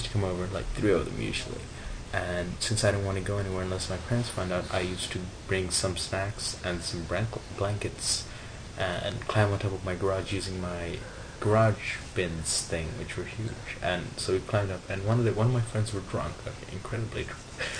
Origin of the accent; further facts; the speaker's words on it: India; I definitely am Hindu, and I am Indian, which is why I look kind of Asian